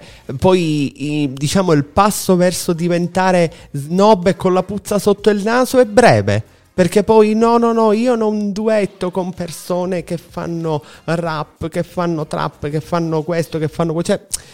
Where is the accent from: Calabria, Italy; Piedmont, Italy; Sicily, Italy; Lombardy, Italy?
Sicily, Italy; come si dice dalle nostre parti, che siamo siciliani entrambi